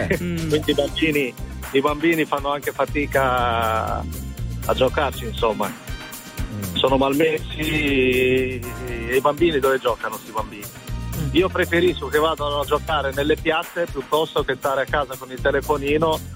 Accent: Morocco; now in Italy; Io ho sempre giocato a calcio da bambino. Sono marocchino, in Marocco si gioca per strada

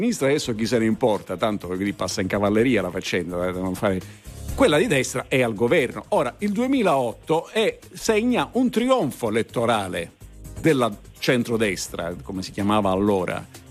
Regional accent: Livorno, Tuscany, Italy; born there; Io sono nato a Livorno

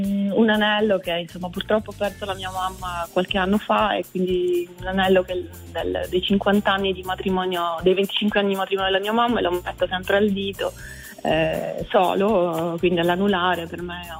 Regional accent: Sicily, Italy; Io sono siciliana.

